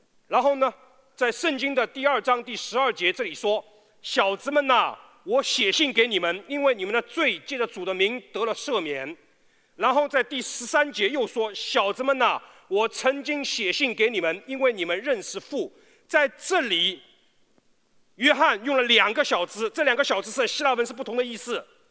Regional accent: China; 我们常常听我们的长辈的老师或者是我的哥哥们曾经讲到，我们中国人历史上有一些名著

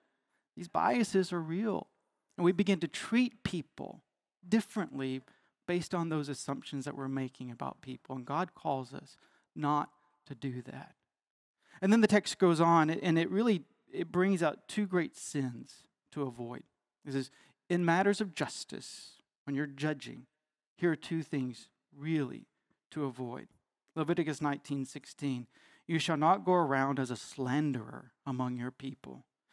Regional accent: Arkansas, United States; accent: Arkansan; Or when my Arkansan accent comes out, I say naked instead of naked, right?

